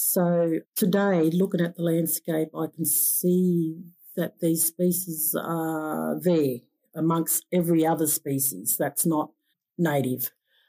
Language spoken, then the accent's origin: English; Moree, New South Wales, Australia; So my hometown where I live, Moree, on Gomeroi country, is special in the landscape, biodiversity, the black soils.